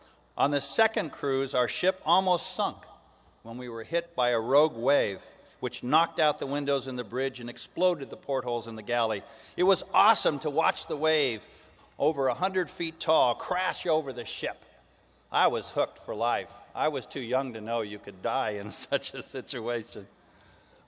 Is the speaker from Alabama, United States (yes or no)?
no; San Diego, California, United States; as I was growing up in San Diego and the sea was so much a part of my life, literally, the sea was my backyard, right at the doorstep of my home.